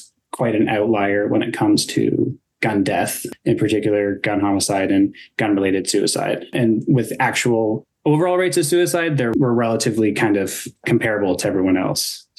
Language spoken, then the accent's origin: English; Canada; where I grew up in Canada